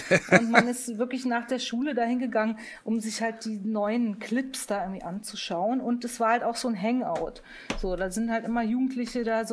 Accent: Munich, Bavaria, Germany; Ich bin ja in München aufgewachsen.

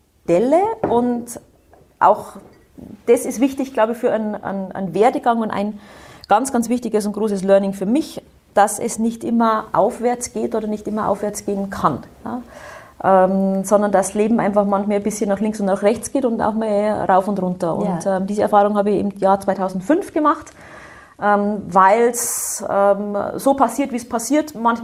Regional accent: Bavaria, Germany; Ich bin im Bayerischen Wald aufgewachsen, also in durchaus schneesicheren Region.

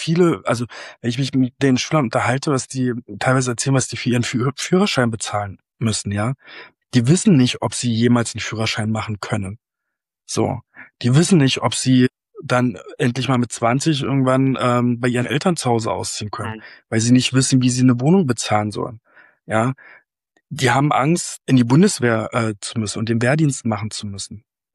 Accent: Brandenburg, Germany; ich in Brandenburg geblieben bin, also ich bin da nochmal 200 Kilometer weggezogen mit meiner Familie, aber nach wie vor in Brandenburg, weil es einfach meine Heimat ist.

